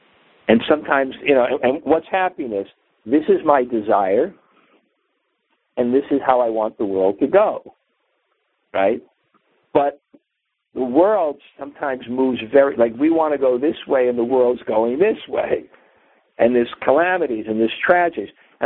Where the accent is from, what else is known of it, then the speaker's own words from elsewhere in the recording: Brooklyn, New York, United States; I remember when I was 6 years old, five years old, growing up in Brooklyn